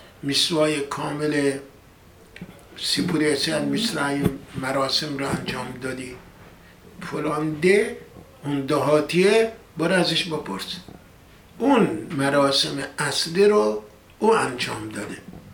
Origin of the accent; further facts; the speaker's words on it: Iran; moved away; من چند دهه پیش که از ایران اومدیم بیرون،